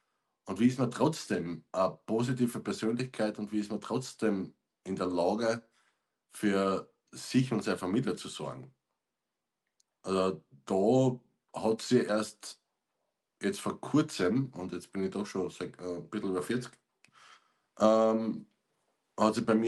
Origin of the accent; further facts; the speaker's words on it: Styria, Austria; ich bin ein Steirer, der was in Kärnten lebt